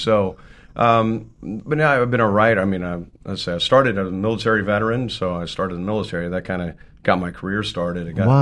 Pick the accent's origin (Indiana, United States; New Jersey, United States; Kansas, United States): Kansas, United States; Dodge City; moved away; I'm literally from Dodge City, Kansas, so I got the hell out of Dodge.